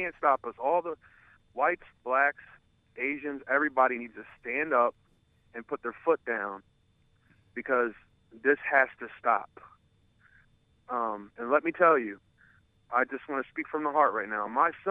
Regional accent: Baltimore, Maryland, United States; And I'm from Baltimore, and I guess you could say I'm a Caucasian male. I guess, well, actually Mediterranean, but Caucasian.

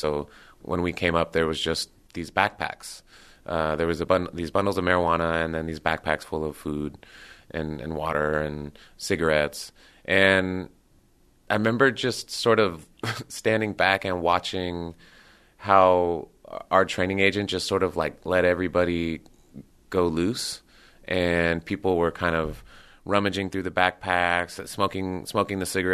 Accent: Southwest, United States; So I think it's important to mention that I grew up in the Southwest. My mother was a park ranger.

